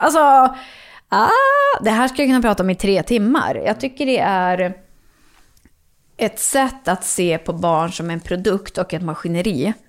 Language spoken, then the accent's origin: Swedish; Norrland, Sweden; Inte där jag bor nu, men jag kommer ändå från Norrland.